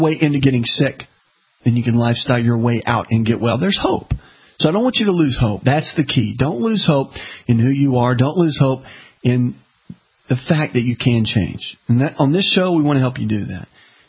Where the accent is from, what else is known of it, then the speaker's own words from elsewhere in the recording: the South, United States; Now, listen, I'm from the South. Okay, I get this. That we do fried chicken down here.